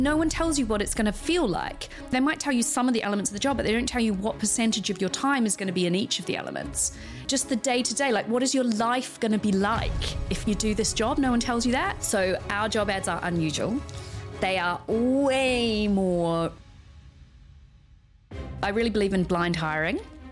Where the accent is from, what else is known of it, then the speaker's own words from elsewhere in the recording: New Zealand; I'm from New Zealand